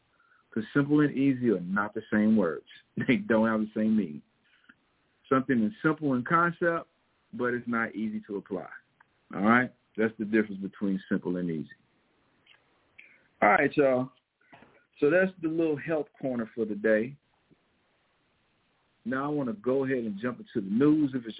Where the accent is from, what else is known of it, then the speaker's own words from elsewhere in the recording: Missouri, United States; accent: Missouri; I guess my Missouri accent gets in the way, and they cannot fully understand what the hell I'm saying.